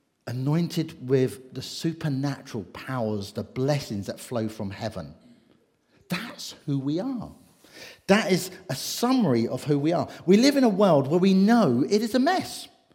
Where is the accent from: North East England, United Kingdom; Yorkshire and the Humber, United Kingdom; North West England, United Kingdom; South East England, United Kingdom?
South East England, United Kingdom; Bracknell; But as a teenager, growing up in Bracknell particularly, I was quite rebellious.